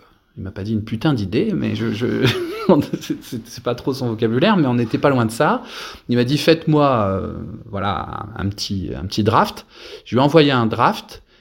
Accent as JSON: {"language": "French", "region": "Hauts-de-France", "country": "France", "tie": "born there", "said": "j'ai fini par revenir dans ma région natale, à l'Université de Lille"}